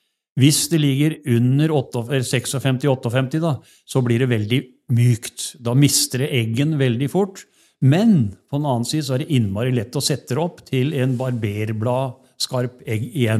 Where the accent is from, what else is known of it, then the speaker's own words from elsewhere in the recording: Telemark, Norway; Jeg kommer jo fra Telemark.